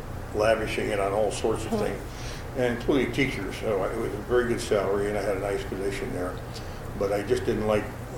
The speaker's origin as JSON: {"language": "English", "town": "New Britain", "region": "Connecticut", "country": "United States", "tie": "born there", "said": "I was born in New Britain, Connecticut on the 15th of December of 1938."}